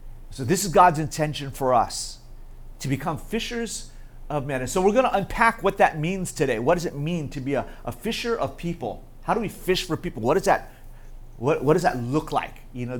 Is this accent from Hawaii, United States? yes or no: yes; Hawaii, United States; also born or lived in Guam; I think because I grew up always going to the aquarium and growing up in Hawaii and Guam, you're always, you know, fishing and finding stuff.